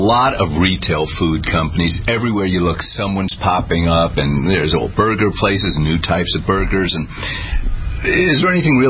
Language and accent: English; New York, United States; And I'm a New Yorker. I'm a Yankee, so we don't have any of these up here.